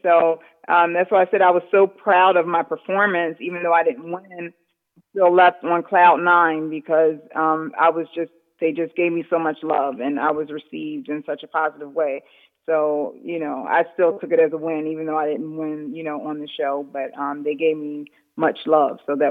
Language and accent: English; Philadelphia, Pennsylvania, United States; I've lived here in Philly all my life and have been singing since probably I could talk. But that's where, you know, I grew up in Philadelphia.